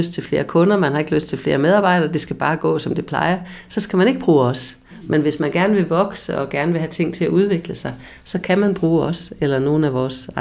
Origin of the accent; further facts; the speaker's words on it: Jutland, Denmark; now in Dragør, Denmark; jeg bor her jo selv privat og har boet her siden 2002, og jeg er faldet rigtig godt til i Dragør. Jeg kommer oprindeligt fra Jylland